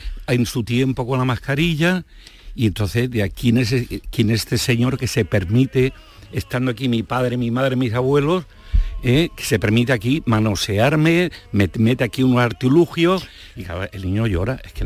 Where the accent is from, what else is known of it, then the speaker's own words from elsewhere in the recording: Catalonia, Spain; also born or lived in Turre; Aunque yo me he criado en Cataluña, ya como le dije a Charo, porque mi padre se ha trasladado allí